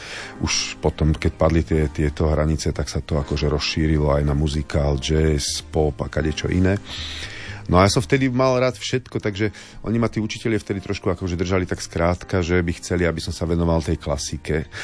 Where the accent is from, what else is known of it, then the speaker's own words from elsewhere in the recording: Dolný Hričov, Žilina Region, Slovakia; Ale my sme mali strom, ešte keď som vyrastal v Dolnom Hričove, na dvore, taký oriešok za domom.